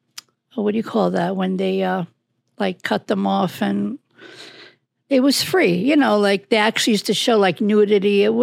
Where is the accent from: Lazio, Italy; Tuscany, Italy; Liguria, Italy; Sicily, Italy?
Sicily, Italy; moved away; We came from Sicily, you know, and we struggled, you know, and I think that's where the whole conservative, like, and my father struggling, you know, with six kids and nobody spoke English